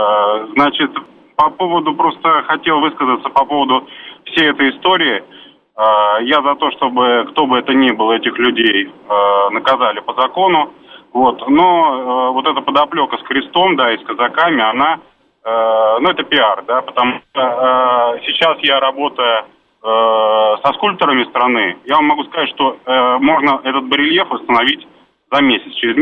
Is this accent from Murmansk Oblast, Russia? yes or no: no; Saint Petersburg, Russia; Я ленинградец, петроградская сторона